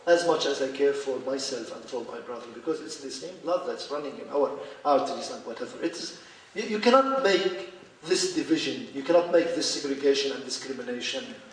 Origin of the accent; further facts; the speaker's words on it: Beirut, Beirut Governorate, Lebanon; I come from Lebanon, from Beirut